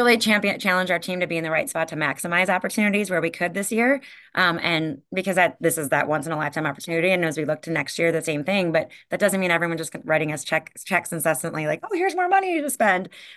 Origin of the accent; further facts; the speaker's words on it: Wisconsin, United States; I'm that Irish Catholic girl from Wisconsin that speaks fluent Spanish and had studied a lot about multicultural marketing.